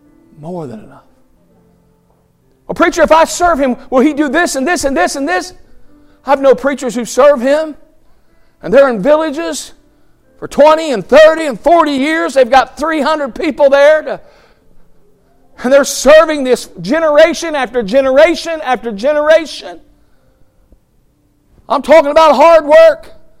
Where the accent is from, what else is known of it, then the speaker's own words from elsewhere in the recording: Ohio, United States; I grew up in Ohio. You don't eat okra in Ohio.